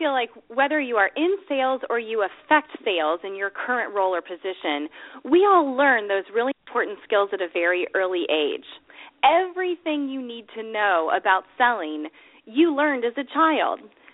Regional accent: Ohio, United States; So, for example, I'm from Ohio.

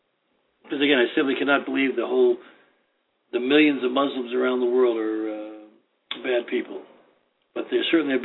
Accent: Ireland; if I present myself, being an Irishman

